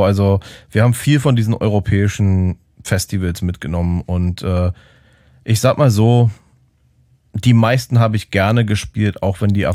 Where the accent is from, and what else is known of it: Berlin, Germany